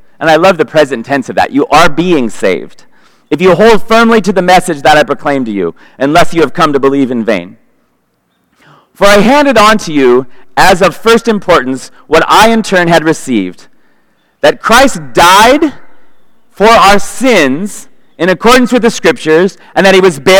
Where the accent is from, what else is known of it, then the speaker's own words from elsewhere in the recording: Northwest, United States; Now, I'm from the Northwest, and we know that real trees are pine trees.